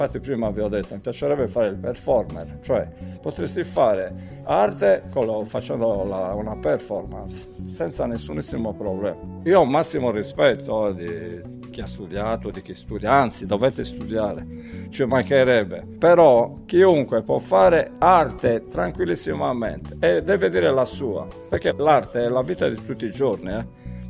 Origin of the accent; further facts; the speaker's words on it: Sardinia, Italy; sarebbe bello fare qualcosa relativo al discorso Sardegna, perché siamo sardi